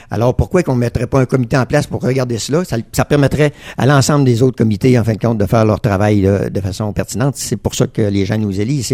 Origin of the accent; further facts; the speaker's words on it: Quebec, Canada; Comment l'hiver va se passer ici chez nous en Beauce